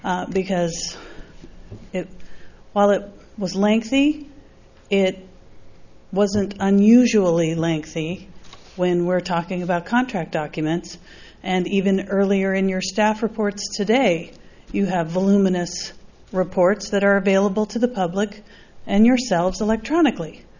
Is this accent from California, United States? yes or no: yes; Los Osos, California, United States; from Los Osos